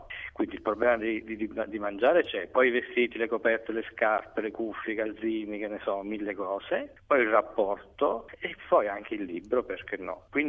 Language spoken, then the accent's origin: Italian; Naples, Campania, Italy; io sono di Napoli, a Napoli c'è la storia di l'abitudine di lasciare il caffè pagato